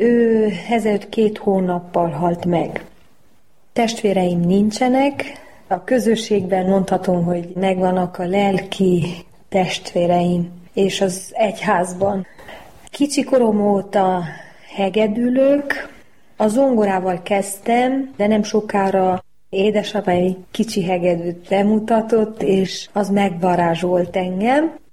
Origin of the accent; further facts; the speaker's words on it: Brașov, Brașov County, Romania; also born or lived in Sinaia; magyar, román, görög, olasz, osztrák származású. Szinaján születtem, Brassóban nőttem fel.